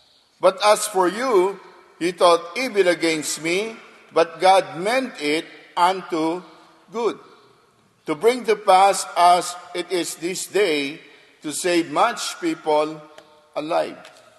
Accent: Philippines; now in Australia; Now, I'm not a Chinese. I'm a Filipino. I'm a Filipino missionary here in Australia. I came here in 1997.

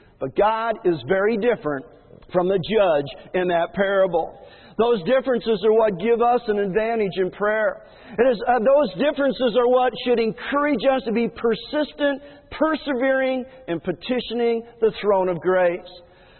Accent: Illinois, United States; When I was growing up in Illinois, I played with a bunch of kids in the neighborhood who played basically all over the neighborhood.

